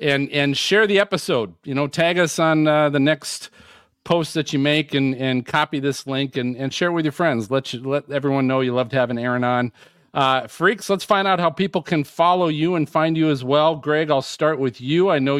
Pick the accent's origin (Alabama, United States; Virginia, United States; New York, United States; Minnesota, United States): Minnesota, United States; So I grew up in Minnesota. MJ and I are from Minnesota, so I'm a Vikings fan.